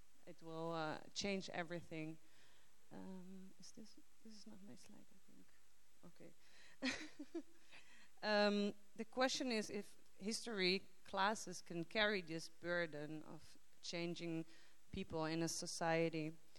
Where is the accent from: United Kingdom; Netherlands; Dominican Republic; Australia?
Netherlands; I'm from the Netherlands, and we will talk a little bit about our situation in the Netherlands.